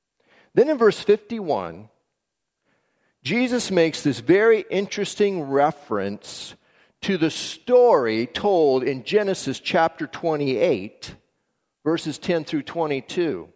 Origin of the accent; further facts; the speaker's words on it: Elk Grove, California, United States; I'm from Elk Grove, so I can say stuff like that.